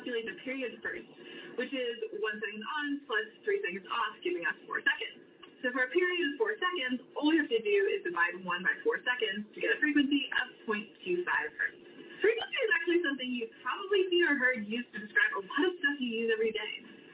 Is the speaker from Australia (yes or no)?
no; Boston, Massachusetts, United States; Sorry, I was raised in Boston, I have an excuse.